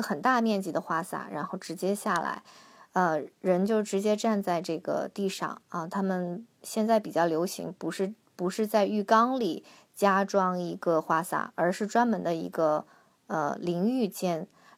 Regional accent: Harbin, Heilongjiang, China; 我是哈尔滨的嘛，我们在冬天这个窗户也是有两层的这种窗玻璃，

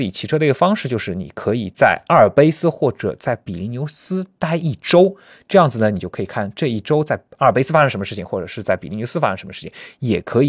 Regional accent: China

